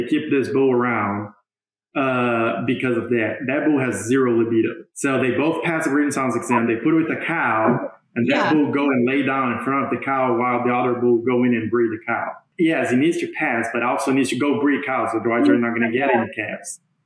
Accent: Brazil; So I'm originally from Brazil.

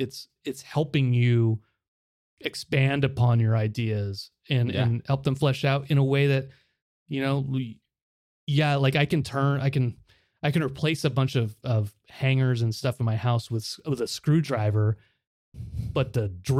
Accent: California, United States; born there; I was born in California. I was in the military.

